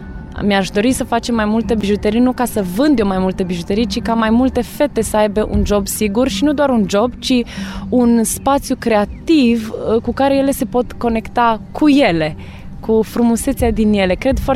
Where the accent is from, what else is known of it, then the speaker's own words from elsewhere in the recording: Drobeta-Turnu Severin, Mehedinți County, Romania; eu aveam un istoric personal de a cânta cu romii pe străzile unde am copilărit, în Drobeta, Turnul Severin